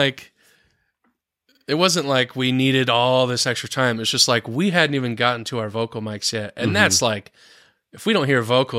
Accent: Asheville, North Carolina, United States; Yeah, I grew up in Asheville, East Asheville.

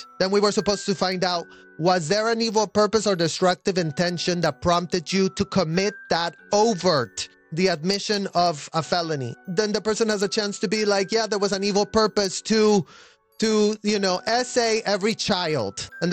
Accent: Mexico; I am from Mexico

